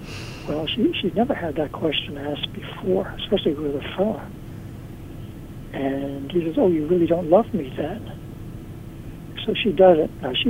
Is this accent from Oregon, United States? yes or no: no; New York, United States; I say nothing. I'm a New Yorker.